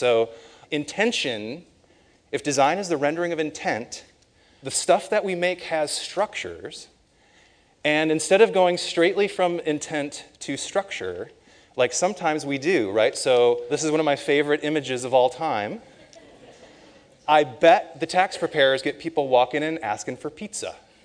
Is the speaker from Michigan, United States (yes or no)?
yes; Grand Rapids, Michigan, United States; And I'm from Grand Rapids, Michigan.